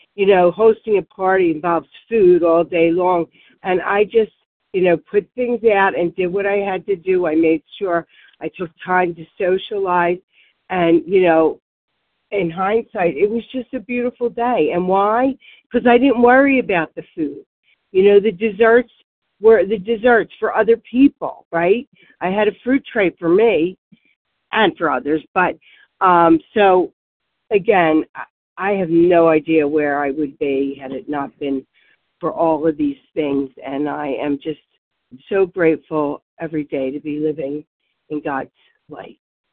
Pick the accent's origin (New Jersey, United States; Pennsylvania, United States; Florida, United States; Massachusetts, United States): Pennsylvania, United States; Warminster; I'm from Warminster, Pennsylvania, and so grateful to be recovered